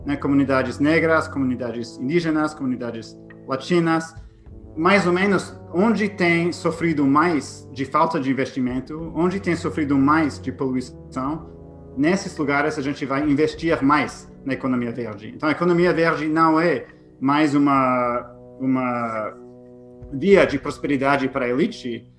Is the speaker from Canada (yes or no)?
yes; Toronto, Ontario, Canada; eu cresci numa família em Toronto cheia de anti-imperialismo, né? E a questão da CIA era presente, né? Meu pai era judeu